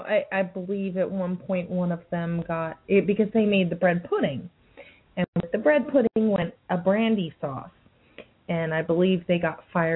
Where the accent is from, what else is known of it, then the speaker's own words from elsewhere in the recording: California, United States; also born or lived in New Jersey; Because, I mean, originally I was born in New Jersey. I grew up in California.